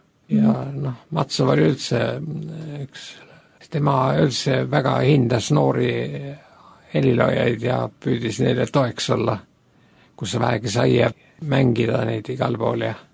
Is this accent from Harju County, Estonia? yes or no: no; Tartu, Tartu County, Estonia; kuigi ma ise olen sealt pärit